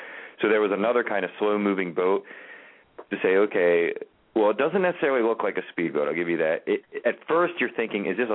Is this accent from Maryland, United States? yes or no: yes; Baltimore, Maryland, United States; And, of course, I'm from Baltimore